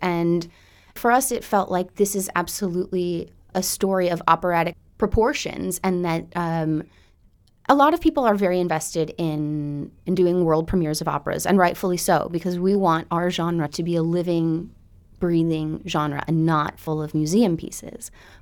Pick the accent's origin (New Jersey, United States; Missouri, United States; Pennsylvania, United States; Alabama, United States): Missouri, United States; St. Louis; and I'm also from St. Louis, I should say